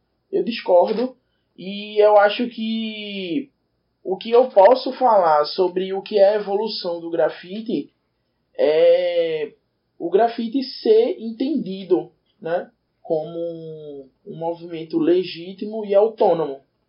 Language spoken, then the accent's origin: Portuguese; Recife, Pernambuco, Brazil; sou eu que vim de Tabatinga, zona oeste de Recife